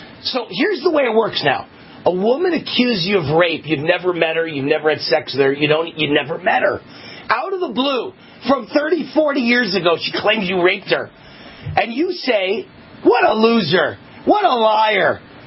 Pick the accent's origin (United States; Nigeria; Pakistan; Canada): United States; New York City, New York; Can you imagine that a jury in New York, my hometown, place where I was born and raised, where everybody seems to hate Donald Trump